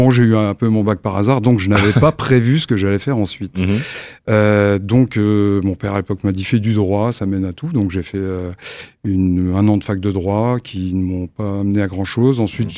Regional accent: Germany; moi, j'ai passé mon enfance en Allemagne. Mm-hmm. Donc, mon papa était militaire en Allemagne.

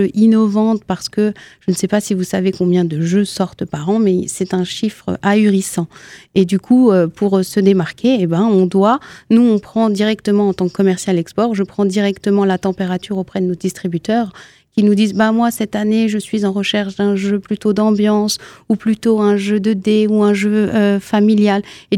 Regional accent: France; Eh ben moi, je dirais mariage, parce qu'il est clair qu'en tant que Français

